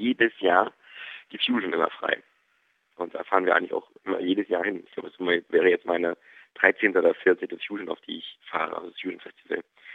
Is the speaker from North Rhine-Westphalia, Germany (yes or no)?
no; Graal-Müritz, Mecklenburg-Vorpommern, Germany; wenn oben in Gramüritz, wo ich herkomme, mein Rentnerdasein zu verbringen. Also halt auch direkt an der Ostsee.